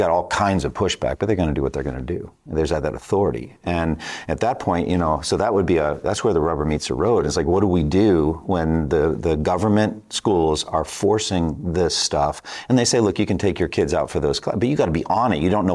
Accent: Boston, Massachusetts, United States; I'm from Boston originally

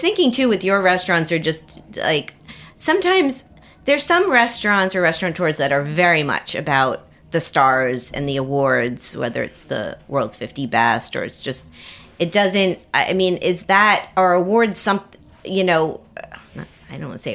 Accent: Miami, Florida, United States; My hometown of Miami has big news.

